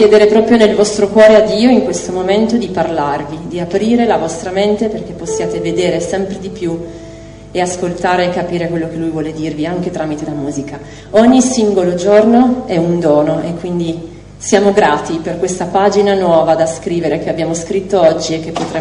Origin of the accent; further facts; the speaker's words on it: Asti, Piedmont, Italy; Io e Stefano veniamo da Asti